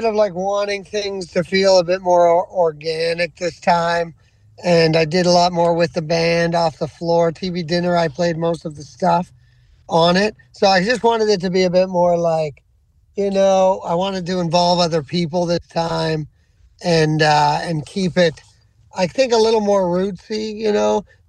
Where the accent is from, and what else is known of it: Musquodoboit Harbour, Nova Scotia, Canada; born or raised there